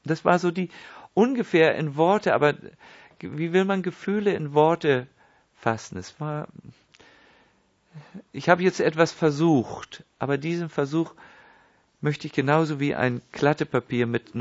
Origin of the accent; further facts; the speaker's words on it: Northern Germany, Germany; Bei mir dauert das alles ein bisschen länger, ich bin aus Norddeutschland.